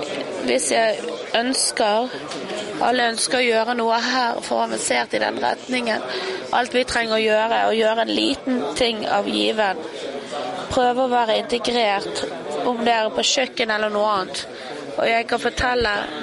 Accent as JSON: {"language": "Norwegian", "country": "Chile", "second_language": "Norwegian", "said": "jeg kommer fra Sør-Amerika Chile og kom igjennom alle disse timene på flyet"}